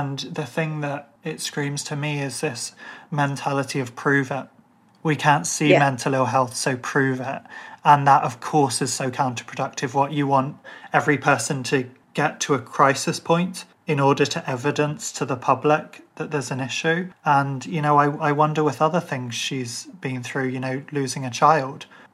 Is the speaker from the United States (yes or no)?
no; Ireland; I'm Irish. I was brought up in a household where we just weren't that clued into the royals.